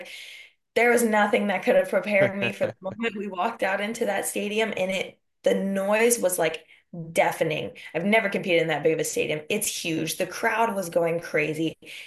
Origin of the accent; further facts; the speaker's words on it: Texas, United States; It was so nice to see because for me, I wasn't in my hometown when I made the team. I wasn't back in Texas.